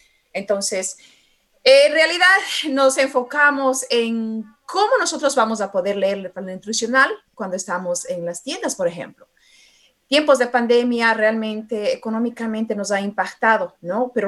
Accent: Ecuador; moved away; Yo soy inmigrante. Orgullosamente del Ecuador. Yo vine en los años 90, ¿ok?

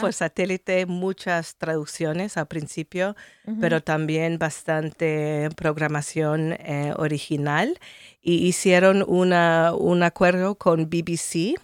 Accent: St. Louis, Missouri, United States; now in Kingston, United States; soy residente de Kingston desde hace 7 años. Soy nativa de St. Louis, Missouri.

